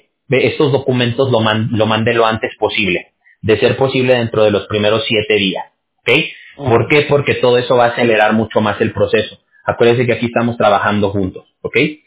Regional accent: Mexico; yo soy mexicano

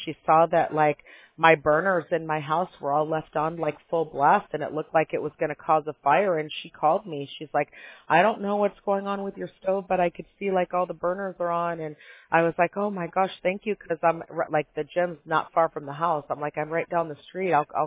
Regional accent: Chicago, Illinois, United States; now in California, United States; when I came out here from Chicago, I kept thinking, like, oh, my gosh, people in California are so friendly.

